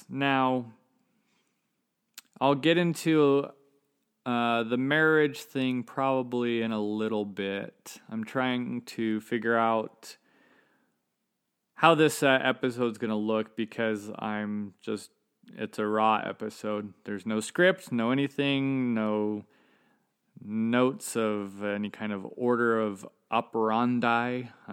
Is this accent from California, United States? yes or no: yes; California, United States; also born or lived in St. George, Utah; In the early years, ages 4 to around 11, I grew up in Southern California.